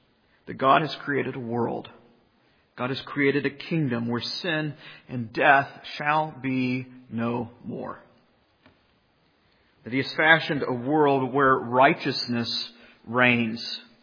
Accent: Jacksonville, Florida, United States; You know, I grew up in Jacksonville. It's a naval port city in Florida.

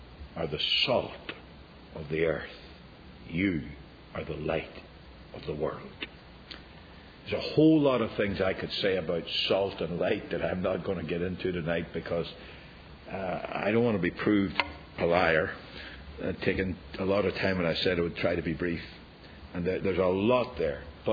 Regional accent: Ireland; I'm an Irishman, but I'm not that dumb.

